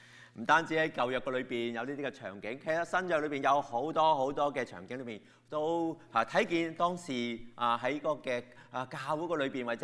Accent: Hong Kong; now in Canada; 我们很多从香港移民过来 的加拿大人

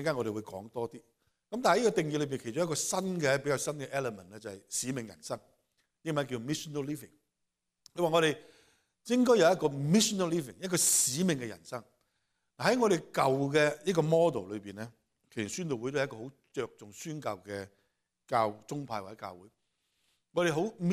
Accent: Hong Kong; first language Cantonese; 今日第三堂最舒服係呢堂因為呢個係我母語我係香港人

